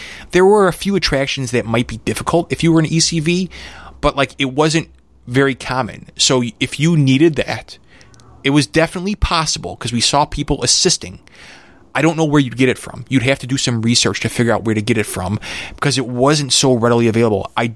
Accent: United States; Lastly, as an American, we automatically gravitate to certain news channels or news outlets.

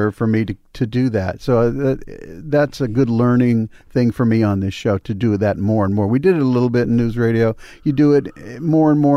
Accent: Sarasota, Florida, United States; born there; also born or lived in New Orleans, United States / Monroe, United States / Glen Rock, United States; I was born in Sarasota, literally there for 3 weeks. My parents, then he was transferred to New Orleans, where my brother was born. And then we were transferred to Monroe.

